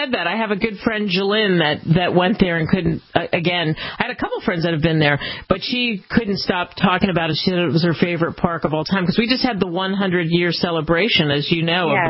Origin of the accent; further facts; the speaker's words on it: Philadelphia, Pennsylvania, United States; I grew up in Philly and spent tons of summers in Baltimore.